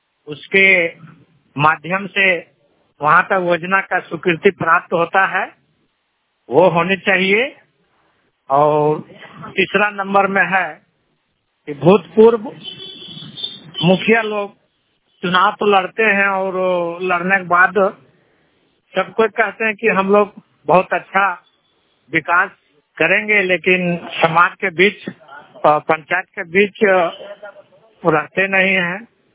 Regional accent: Phara Chanch, India; ग्राम फारा चांच, पंचायत सारूखर के रहने वाले हैं

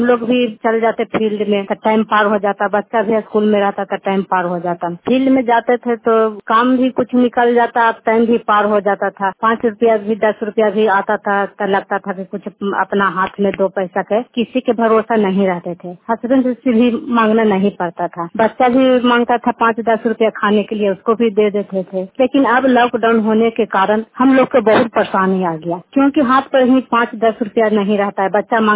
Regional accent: Narsa, Bihar, India; नरसा के निवासी हूँ, हरनौत प्रखंड जिला नालंदा।

